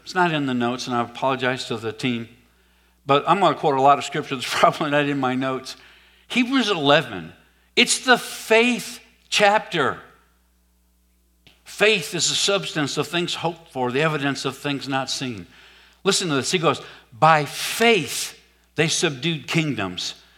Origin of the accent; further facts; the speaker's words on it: the South, United States; I've told you before, because I'm from the South, that's a whole lot of Southern comfort.